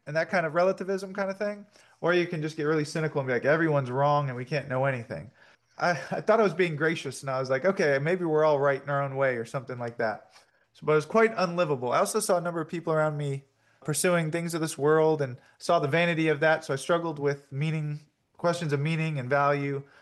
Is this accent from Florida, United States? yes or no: yes; Fort Lauderdale, Florida, United States; I'm from Fort Lauderdale, Florida. And I had a number of questions about God as I was growing up, but I didn't have anybody really to talk to or to ask these questions about.